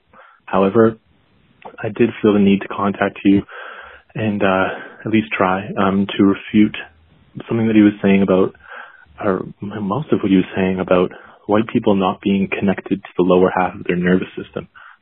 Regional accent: Canada; As a Canadian and a white guy, I've played hockey with a lot of white guys

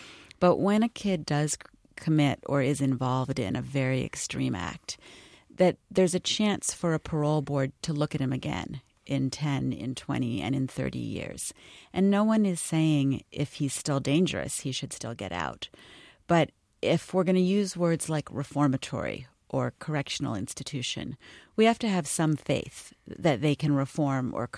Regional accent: California, United States; But it's interesting because I'm from California

